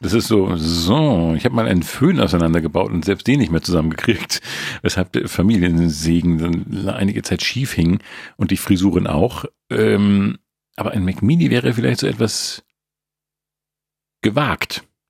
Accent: Schleswig-Holstein, Germany; Doch, entschuldige, ich komme aus Holstein.

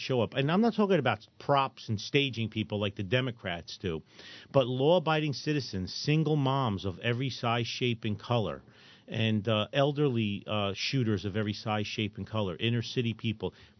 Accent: Newark, New Jersey, United States; Growing up in Newark, in the New York metropolitan area

